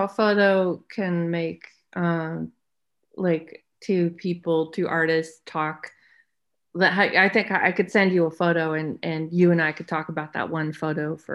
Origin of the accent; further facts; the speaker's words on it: Los Angeles, California, United States; I grew up in Los Angeles